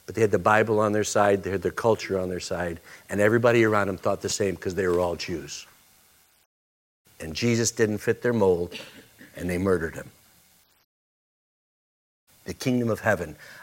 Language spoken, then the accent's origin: English; El Paso, Texas, United States; Not the fact I was born in El Paso, Texas. I'm a Texan and an American.